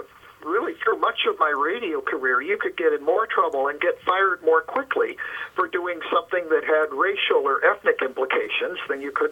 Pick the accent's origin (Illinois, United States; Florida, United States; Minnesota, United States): Minnesota, United States; Minneapolis; I was growing up in Minneapolis. Our high school had exactly one black student.